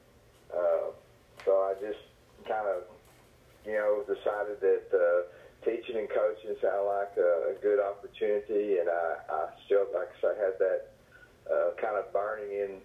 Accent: Ballinger, Texas, United States; Well, I grew up in Ballinger, Texas. My father was a painter.

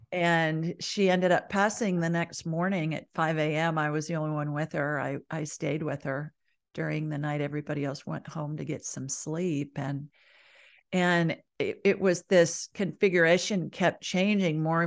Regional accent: Ohio, United States; now in Birmingham, United States; Because I'm from Ohio, you like you. Yeah, originally.

